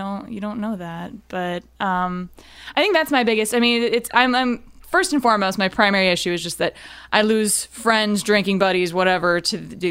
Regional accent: Belleville, Ohio, United States; Especially growing up in Belleville, Ohio

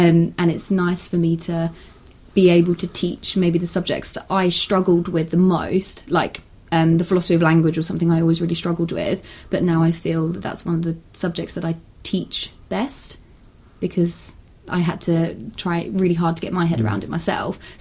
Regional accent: Whitstable, South East England, United Kingdom; also born or lived in Canterbury; Okay, so I was born in Canterbury. So born in Canterbury and brought up in Whitstable. Went to school in Canterbury and then to the two universities in Canterbury as well. So very much a local girl.

